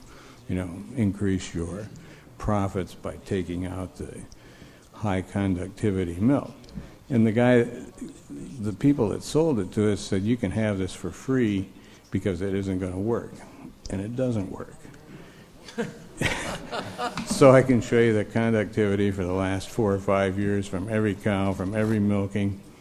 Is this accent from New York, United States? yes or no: no; Iowa, United States; I grew up in Iowa. I still own a farm back there. We had a feedlot.